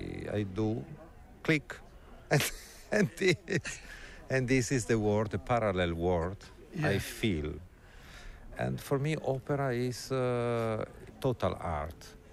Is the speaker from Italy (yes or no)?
yes; Trento, Trentino-Alto Adige, Italy; English is a second language; I'm from Trento. It's very close here.